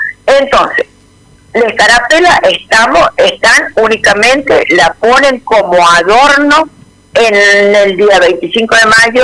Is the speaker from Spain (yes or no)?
no; Argentina; Hay miles de cosas para poder representarnos que somos argentinos.